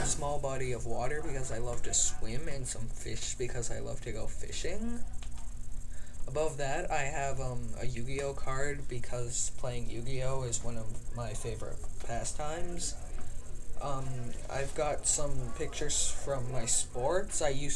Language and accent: English; Canada; I've got a Canadian flag because I'm Canadian